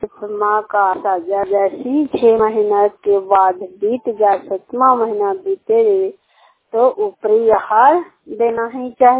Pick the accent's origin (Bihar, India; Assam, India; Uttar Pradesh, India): Bihar, India; Sakri; सक्री का निवासी, सक्री पंचायत से बोल रही हूँ, नालंदा जिला के रहने वाली हूँ।